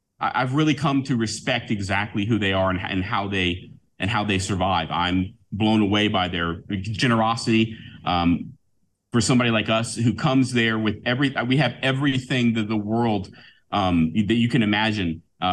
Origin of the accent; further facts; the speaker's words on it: United States; Legally. As an American, that's correct.